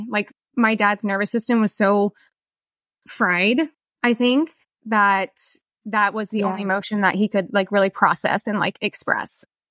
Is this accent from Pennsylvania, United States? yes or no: no; Missouri, United States; So I grew up in Missouri. I live in the Midwest.